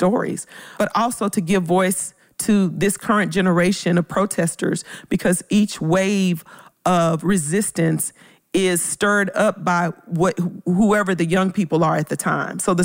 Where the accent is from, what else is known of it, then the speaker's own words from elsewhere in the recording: Memphis, Tennessee, United States; I'm originally from Memphis.